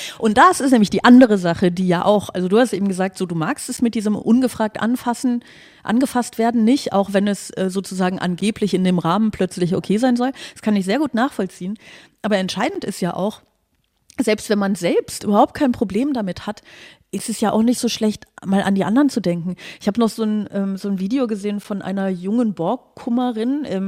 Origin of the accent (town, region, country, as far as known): Aachen, North Rhine-Westphalia, Germany